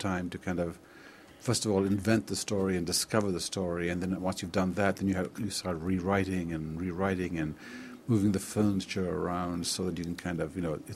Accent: Colombo, Western Province, Sri Lanka; moved away; A kid growing up in Colombo

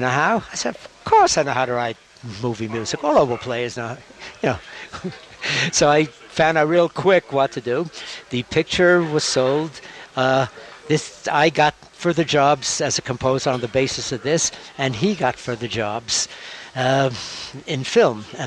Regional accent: New York City, New York, United States; I grew up in the Bronx

